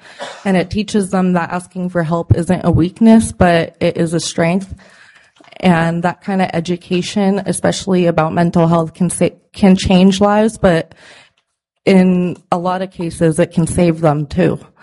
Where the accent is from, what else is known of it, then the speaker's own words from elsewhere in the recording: Fort Yukon, Alaska, United States; I'm from Fort Yukon, but I'm currently learning my ancestral language up at UAF, Alaska Native Language Center. And I am Gwetchin